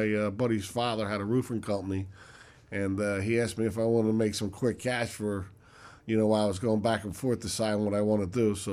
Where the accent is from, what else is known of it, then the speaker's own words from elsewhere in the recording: Philadelphia, Pennsylvania, United States; I grew up in Philadelphia. I went into the Marine Corps after graduation of high school.